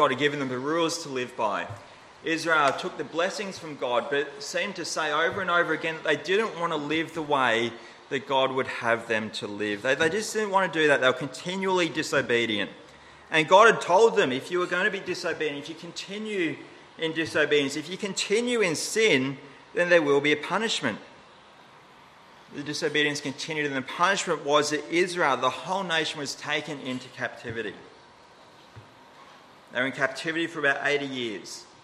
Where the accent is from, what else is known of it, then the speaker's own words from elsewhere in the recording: Queensland, Australia; for some of my childhood, as a Queenslander, we endured some dark days.